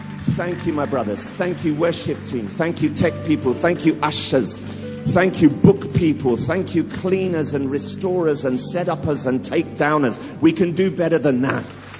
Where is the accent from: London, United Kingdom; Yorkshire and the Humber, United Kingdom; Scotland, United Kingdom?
London, United Kingdom; Tottenham; I grew up in Tottenham, down the road. The postman wouldn't deliver to our street.